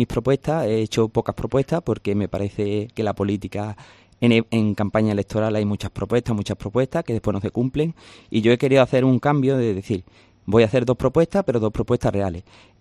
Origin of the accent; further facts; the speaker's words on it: Manzanilla, Andalusia, Spain; veo cómo está mi pueblo, es que esto ha sido lo que me ha iniciado a hacer, a decir, ¿por qué el pueblo tiene que estar así? Esto no puede, porque los pueblos alrededor están muy bien y Manzanilla está muy mal.